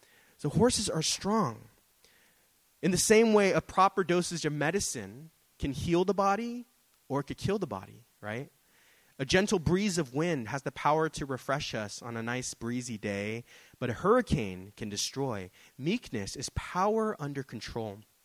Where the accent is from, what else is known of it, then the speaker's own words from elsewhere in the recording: United States; I was like, of course, I'm American. I'm stupid.